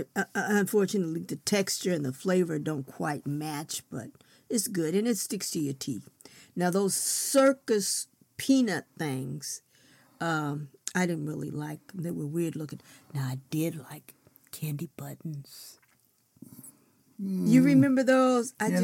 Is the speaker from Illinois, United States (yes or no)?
yes; Chicago, Illinois, United States; also born or lived in California; Well, I was from Chicago, and we said trick-or-treat. By the time I got to California, I was too old to say trick-or-treat